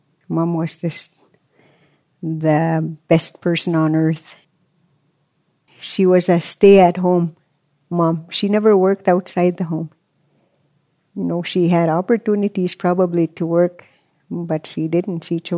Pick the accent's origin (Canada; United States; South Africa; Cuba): Canada; Goodfish Lake, Alberta; I'm from the Goodfish Lake Reserve in Alberta. I'm a Cree person, and I was born to a family of 8 children